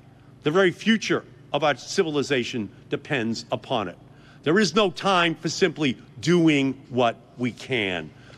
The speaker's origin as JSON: {"language": "English", "town": "Malden", "region": "Massachusetts", "country": "United States", "tie": "born or raised there", "said": "So, growing up in Malden, I learned to read in part at this historic library behind me."}